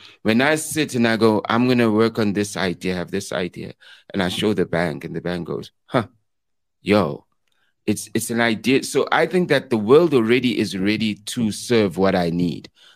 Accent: Katlehong, Gauteng, South Africa; because I'm from Leondale, Katlehong, and I done did what I did and I'm still doing what I'm doing.

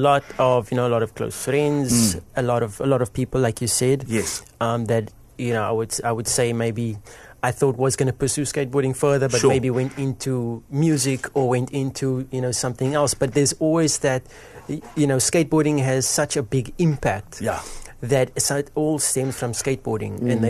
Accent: Athlone, Western Cape, South Africa; growing up in Athlone, my favorite location, you know, would be actually going down Belgravia Road all the way down towards the stadium.

